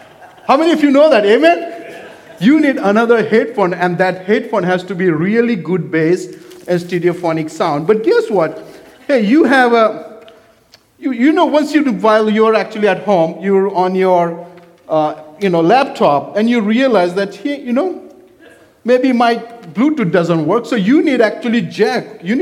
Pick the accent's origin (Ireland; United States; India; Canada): India; Oh, we're all Indian. We all eat Indian food all the time.